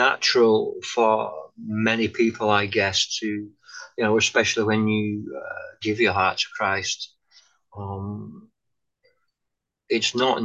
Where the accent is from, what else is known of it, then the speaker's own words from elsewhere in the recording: England, United Kingdom; But for me, as a Englishman or as a Scotsman living in England, brought up in England, that's not easy. Being brought up in the 70s and 80s with a certain generation, it's not easy for me to admit when I'm done.